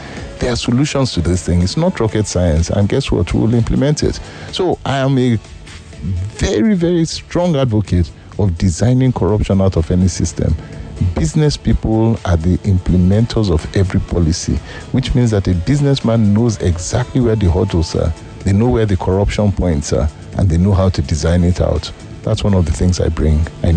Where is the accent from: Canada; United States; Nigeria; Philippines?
Nigeria; So business anywhere in the world is tough as a Nigerian.